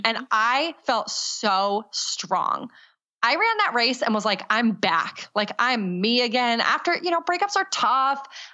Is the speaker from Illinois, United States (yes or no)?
no; New York City, New York, United States; And then I can't not mention the New York City Marathon, which is just my favorite race. It's my hometown race.